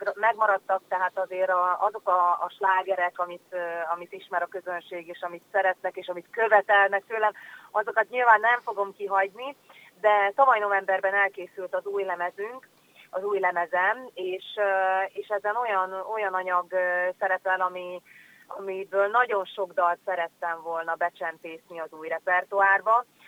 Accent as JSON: {"language": "Hungarian", "region": "Vojvodina", "country": "Serbia", "said": "így egy kicsit békési lány vagyok, úgyhogy vajdasági és békési pálinkáink vannak odahaza"}